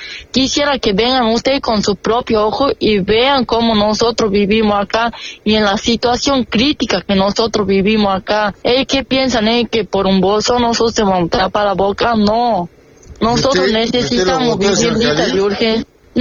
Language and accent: Spanish; Catamarca, Argentina; Yo, como catamarqueña, nacida y criada en mi tierra